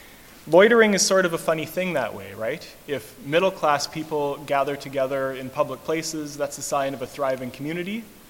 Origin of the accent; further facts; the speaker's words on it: Saskatchewan, Canada; but I grew up in the country. And I could put up with being in the city most of the time, but growing up in Saskatchewan, when there's snow on the ground